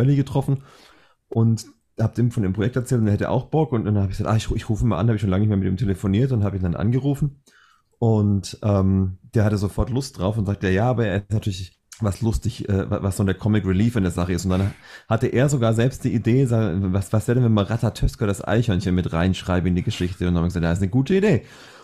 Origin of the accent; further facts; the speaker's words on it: Esslingen, Baden-Württemberg, Germany; born there; Also ich bin in Oberesslingen geboren